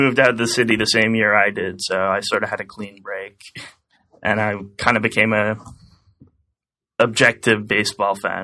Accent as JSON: {"language": "English", "town": "Montreal", "region": "Quebec", "country": "Canada", "tie": "born or raised there", "lives_now": "Japan", "said": "So I was born and raised in Montreal, and then I went to University of Ontario."}